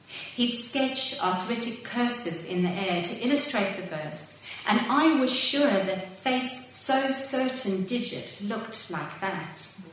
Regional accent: South Africa; especially in my hometown in the Karoo, the centre of the country, the semi-desert

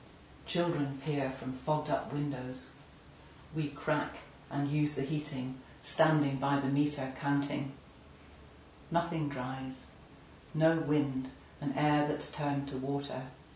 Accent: Northern Ireland, United Kingdom; I grew up in Northern Ireland, and as children we were often taken round the west of Ireland by our parents

